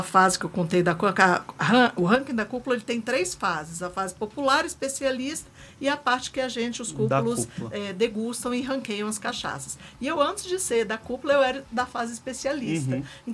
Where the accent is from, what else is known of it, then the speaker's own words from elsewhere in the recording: Brasília, Federal District, Brazil; E depois eu voltei para Brasília, eu sou de Brasília, eu voltei tem uns 9 anos